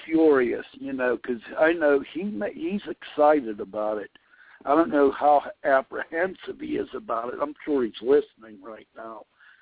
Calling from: Pennsylvania, United States; Yeah, Ben, I'm from Pennsylvania. My son lives up in Rhode Island

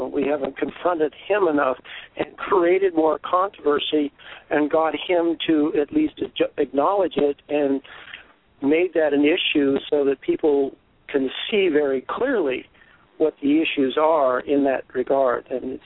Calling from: Berkeley, California, United States; Berkeley, California.

